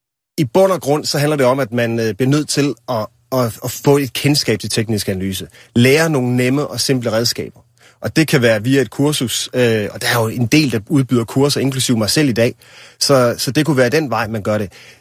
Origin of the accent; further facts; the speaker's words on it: North Denmark Region, Denmark; Nu er jeg jo gammel nordjyde og interesserer mig for aktier og privatøkonomi i det hele taget, og aktiehandel. Så da jeg voksede op som teenager i Nordjylland, der begyndte jeg jo også at kigge lidt på aktiemarkedet. Lidt senere, der flyttede jeg så til Aarhus